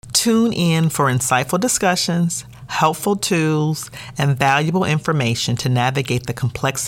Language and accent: English; Detroit, Michigan, United States; Growing up in Detroit's West Side on Robeson Street, I was always the counselor